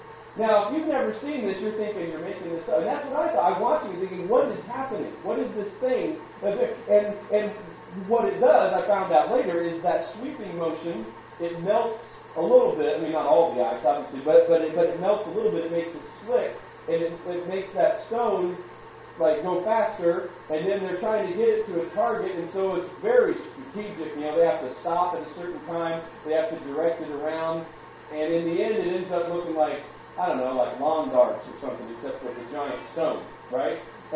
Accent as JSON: {"language": "English", "region": "Maine", "country": "United States", "tie": "born or raised there", "lives_now": "Wellington, New Zealand", "said": "I grew up in Maine, and you guys here in Wellington. We don't really have winter."}